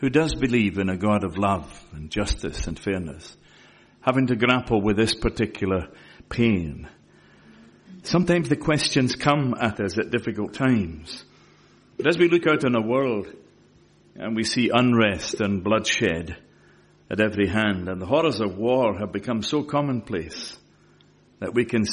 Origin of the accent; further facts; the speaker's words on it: Scotland, United Kingdom; a bit like being Scottish. You know, we think we are Jock Tamson's bairns, and we are